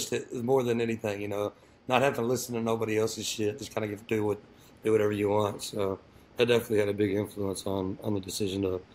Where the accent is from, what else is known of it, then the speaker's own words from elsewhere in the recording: Texas, United States; from growing up in East Texas, yeah, so like, I mean, you can definitely, it brings that grunge, kind of like that southern rock feel.